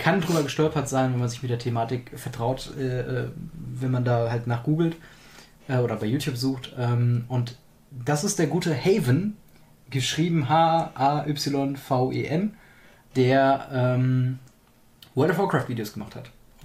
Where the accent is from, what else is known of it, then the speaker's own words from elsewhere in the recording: North Rhine-Westphalia, Germany; Von dem Dorf aus, wo ich groß geworden bin, ja.